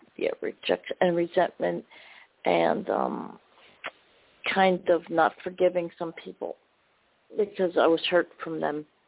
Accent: New Jersey, United States; Hi, I'm from New Jersey. How are you?

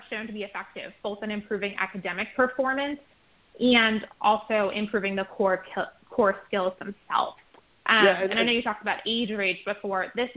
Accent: New York, United States; now in Philadelphia, United States; I'm from New York.

